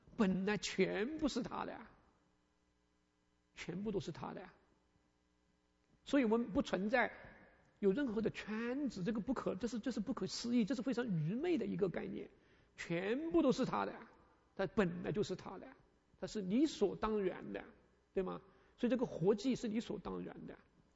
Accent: China; 我们中国人啊，有句话叫我们敬鬼神而远之，是不是？

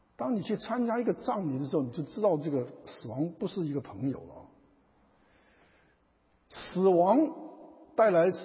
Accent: China; 因为我们中国人这个特别是共产党就特别讲人死如灯灭

